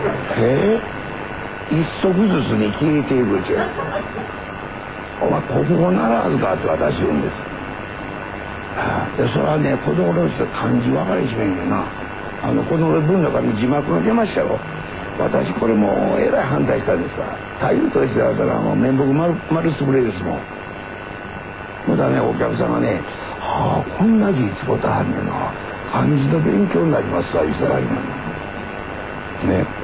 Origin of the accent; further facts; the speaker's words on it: Osaka, Japan; accent: Osaka dialect; 私はもう外国行っても大阪弁、英語ようしゃべらんし。